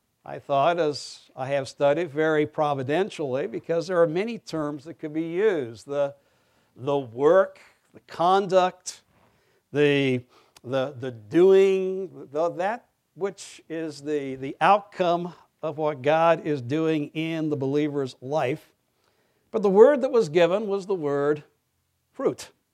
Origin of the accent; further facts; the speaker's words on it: England, United Kingdom; born there; since I was born in England and Ryle was a minister in the Church of England, that I could do no better than improve upon his words, one Englishman quoting another.